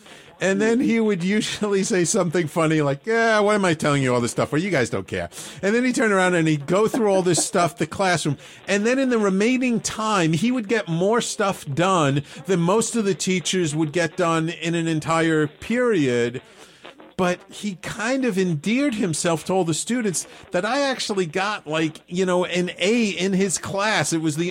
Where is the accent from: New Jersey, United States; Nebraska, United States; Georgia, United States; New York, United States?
New York, United States; Bronx; I mean, I grew up in the North Bronx, but you kind of know what was going on in the South Bronx.